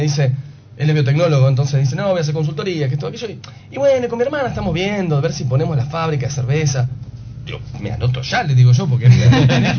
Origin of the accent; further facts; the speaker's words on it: Miramar, Buenos Aires Province, Argentina; Yo, como soy de Miramar, Mar del Plata cerca